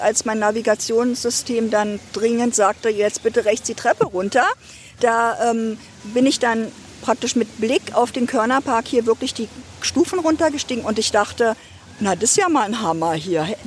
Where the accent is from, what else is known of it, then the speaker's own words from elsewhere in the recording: Ludwigsfelde, Brandenburg, Germany; now in Potsdam, Germany; Also ich bin eine gebürtige Ostdeutsche und aufgewachsen in Ludwigsfelde. Das ist 18 Kilometer von Potsdam weg und bin dann vor wahrscheinlich 25 Jahren mit meinem Mann nach Potsdam gezogen.